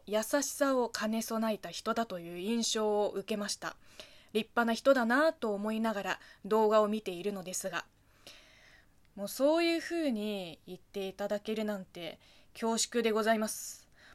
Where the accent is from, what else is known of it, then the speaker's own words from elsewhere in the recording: China; Japanese is a second language; 同じ中国人から見れば普通ですよ。